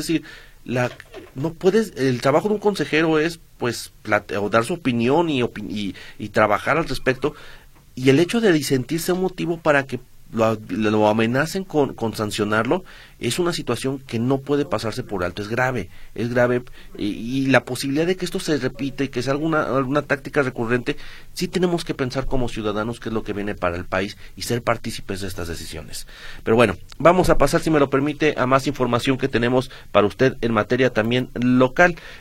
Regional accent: Mexico; son temas que en realidad nos afectan a todos como mexicanos

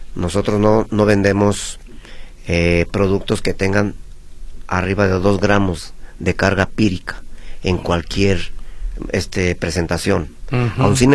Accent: Mexico; Ya que el fuego artificial y el mariachi nos dan nuestra identidad como mexicanos.

